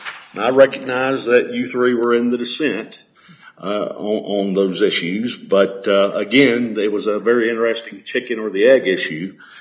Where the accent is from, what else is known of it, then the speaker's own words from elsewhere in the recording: Benton, Arkansas, United States; I am from Benton, Arkansas.